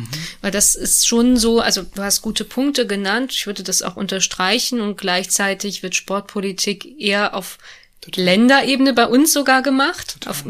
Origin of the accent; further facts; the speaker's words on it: Belgium; also born or lived in Germany; ich bin ja im Dreiländereck groß geworden. Belgien, Niederlande, Deutschland. Habe in Belgien gewohnt, in Deutschland studiert damals.